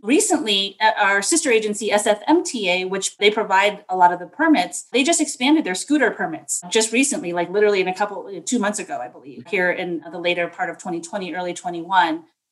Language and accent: English; San Jose, California, United States; I grew up in San Jose, and we had then Mayor Norman Mineta